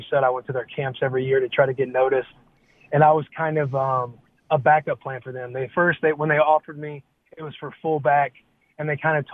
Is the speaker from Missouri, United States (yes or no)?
yes; Bonne Terre, Missouri, United States; I grew up in Bonterre, Missouri, very small town. USA, so going to a place like Lincoln was still like a big city to me.